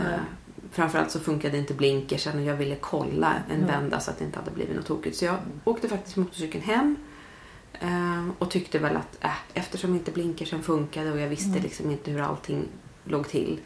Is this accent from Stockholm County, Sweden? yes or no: yes; Tyresö, Stockholm County, Sweden; also born or lived in Nacka; Jag är ju född på Nacka sjukhus, men jag vill liksom, mina föräldrar har ju bott i Tyresö och mina första dagar har jag ju tillbringat i Tyresö och bott här hela tiden.